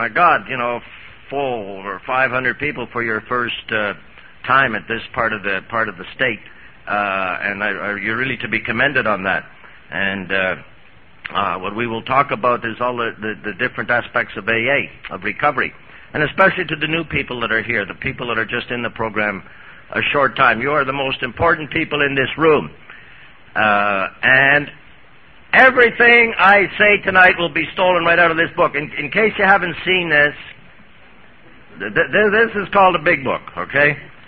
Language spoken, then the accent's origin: English; Montreal, Quebec, Canada; Everybody always asks me, where do you come from? And my real home is Montreal, Canada.